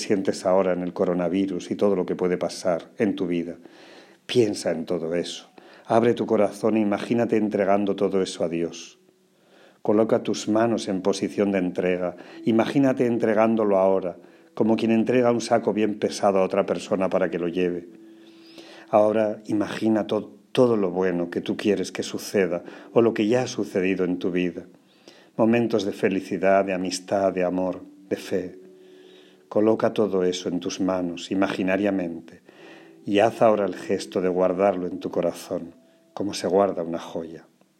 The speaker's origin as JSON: {"language": "Spanish", "region": "Andalusia", "country": "Spain", "said": "Bueno, Andalucía es un paraíso, sin duda. No es porque sea mi tierra, pero es verdad."}